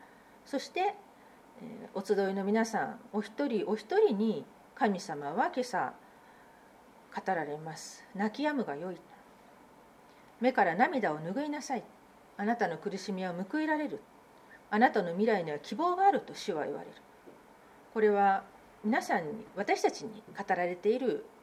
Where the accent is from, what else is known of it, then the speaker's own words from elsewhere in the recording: Kyushu, Japan; 私の実家の猫のお話をしてくれたんです。ちょうど九州の実家の